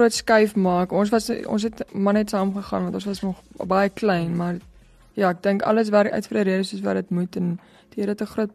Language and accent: Afrikaans; Pretoria, Gauteng, South Africa; also born or lived in Gobabis, Namibia; ons het nou obviously groot geword hier in Pretoria die meeste van ons lewe, maar die dorpie waar ons gebly het in Gobabis in Namibia is ek dink nog kleiner as Piet